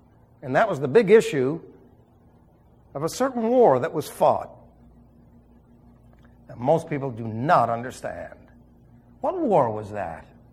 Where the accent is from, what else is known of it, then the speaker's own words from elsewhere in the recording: New York City, New York, United States; I was raised in New York City, so what did I know?